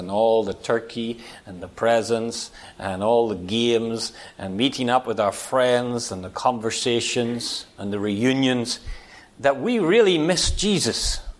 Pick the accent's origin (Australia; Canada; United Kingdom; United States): United Kingdom; Northern Ireland; born or raised there; now in Singapore